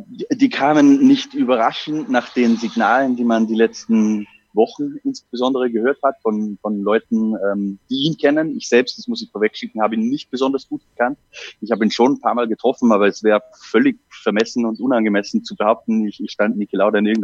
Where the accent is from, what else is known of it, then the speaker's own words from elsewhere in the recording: Austria; Ich bin Jahrgang 1982 in Österreich aufgewachsen